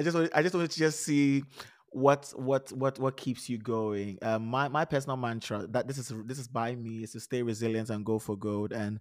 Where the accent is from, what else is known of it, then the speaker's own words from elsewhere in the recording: Ghana; English is a second language; now in France; but I grew up in Ghana. We used to travel alone when we were kids, but then I did my entire education back in Ghana, took the decision to go and study data science in French in France.